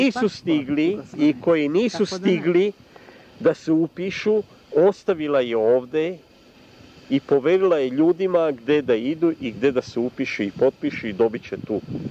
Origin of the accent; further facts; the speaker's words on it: Belgrade, Serbia; first language Serbian; ja sam dete rodom na Dorčolu, tamo sam učio osnovnu školu, verenauku.